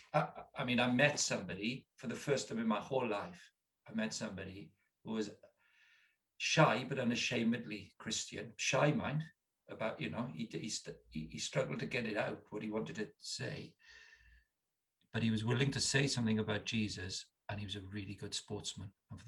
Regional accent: Wales, United Kingdom; I'm 58 years of age. So I grew up in Wales in the 60s and 70s. So chapel, Welsh-speaking chapel culture, all going to chapel.

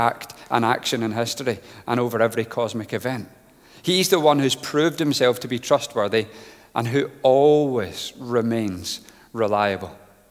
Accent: Scotland, United Kingdom; My accent deceives me. I'm from Scotland, and growing up there, I am partial to a wee drink

